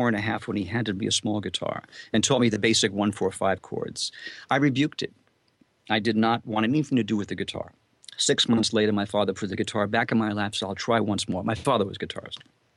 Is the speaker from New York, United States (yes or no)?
yes; Queens, New York, United States; I grew up in Queens, my initial years, and my dad was born in Brooklyn. Mom was born in Bologna, Italy.